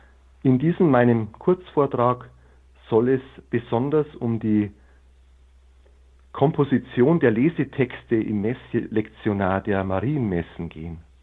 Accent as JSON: {"language": "German", "region": "Bavaria", "country": "Germany", "tie": "born or raised there", "said": "Eine der bekanntesten davon, in meiner Heimat in Bayern"}